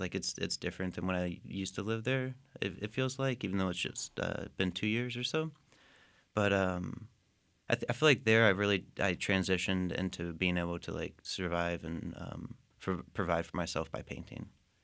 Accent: Waco, Texas, United States; moved away as an adult; also born or lived in Denton; now in Albuquerque, United States; I grew up in Waco. I was born in 1990, so I lived here for 20 years and moved to Denton, and now I live in Albuquerque.

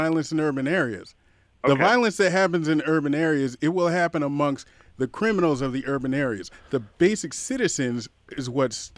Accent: Baltimore, Maryland, United States; So I grew up in Baltimore. Well, starting from high school, I grew up in Baltimore.

